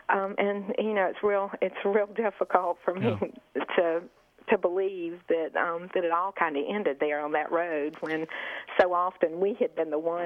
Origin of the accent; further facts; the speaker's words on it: Beaufort, South Carolina, United States; I'm from Beaufort, South Carolina.